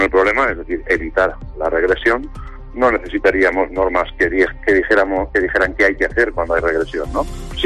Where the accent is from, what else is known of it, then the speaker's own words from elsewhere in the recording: Spain; Yo creo como muchos españoles